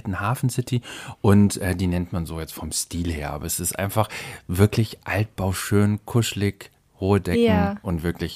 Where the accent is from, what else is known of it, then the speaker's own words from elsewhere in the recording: Munich, Bavaria, Germany; für mich als Münchner